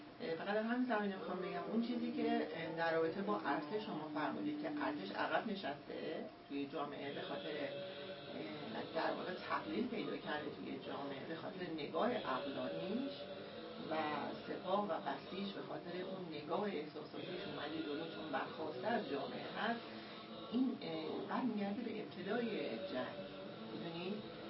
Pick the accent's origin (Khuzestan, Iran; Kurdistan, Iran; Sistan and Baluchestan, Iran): Khuzestan, Iran; Abadan; من خودم بچه اون خطه هستم، بچه آبادان هستم